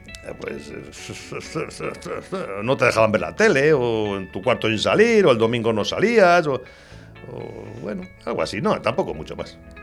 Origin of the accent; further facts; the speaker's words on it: Madrid, Community of Madrid, Spain; born there; En Madrid.